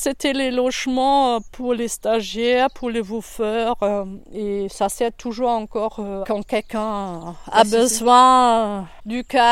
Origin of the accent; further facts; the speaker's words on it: Northern Germany, Germany; French is a second language; D'origine, je viens de Nord d'Allemagne. Moi, j'entends pas que je parle avec un accent, d'ailleurs.